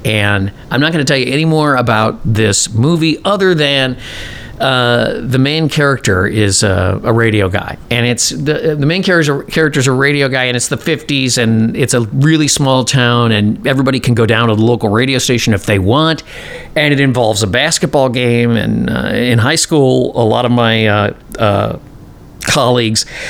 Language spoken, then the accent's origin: English; Chicago, Illinois, United States; aside from the fact that I'm from Chicago, it's such a bad show.